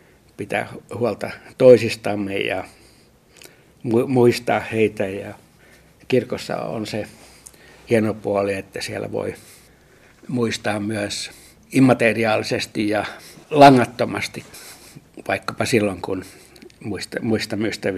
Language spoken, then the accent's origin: Finnish; Joensuu, North Karelia, Finland; moved away as an adult; nuorena olin hyvin innokas karjalainen ja varmaan ärsytinkin monia opiskelutovereita, kun tulin Joensuusta Helsinkiin opiskelemaan karjalaisuudellani